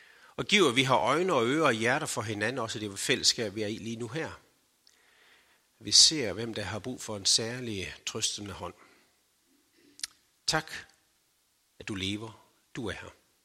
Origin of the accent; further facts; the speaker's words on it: Skjern, Central Denmark Region, Denmark; og jeg kommer faktisk her fra Skjern og omegn. Jeg er i hvert fald født op i Handingen. Og … Jeg har faktisk gået på handelsskolen heromme, og gået om på omegnsskolen også.